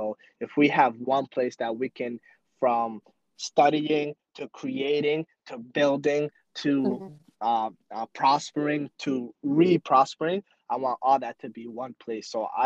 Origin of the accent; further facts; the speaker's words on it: Canada; So coming to Canada, I think I was like 8, 9-ish, around that age. Yeah. Growing up in Canada, I started working at a very young age.